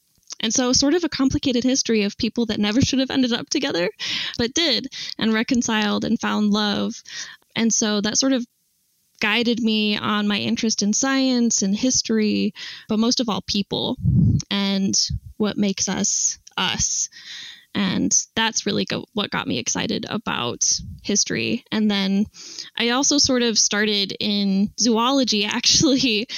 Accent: Salt Lake City, Utah, United States; But then on top of that, I grew up in Salt Lake City, Utah.

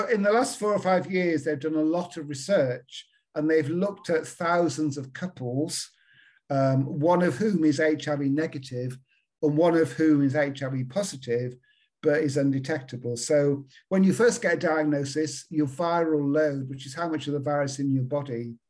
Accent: Birkenhead, North West England, United Kingdom; When I was growing up in the 50s and 60s, I'm from Birkenhead in Merseyside

